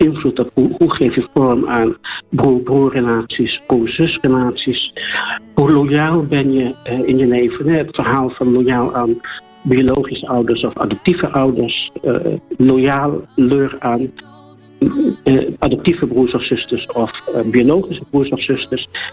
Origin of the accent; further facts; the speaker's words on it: Oostburg, Zeeland, Netherlands; born there; also born or lived in Moordrecht / Vught / Culemborg; now in Nijmegen, Netherlands; overal in Nederland was ik woonachtig. Geboren in Oostburg. Een tijd in Moordrecht gewoond. Een tijd in Vught gewoond. Een tijd in Culemborg gewoond. En heden de dagen, eigenlijk sinds de jaren 80, woon ik in Nijmegen.